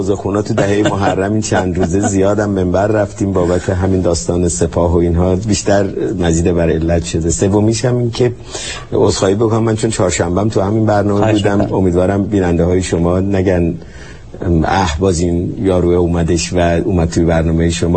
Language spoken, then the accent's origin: Persian; Tehran, Tehran Province, Iran; من بالای چهارراه دروازه دولاب، خیابون شهباز که هفته شهریور امروز اسمش هست، توی خیابون ساسان به دنیا آمدم.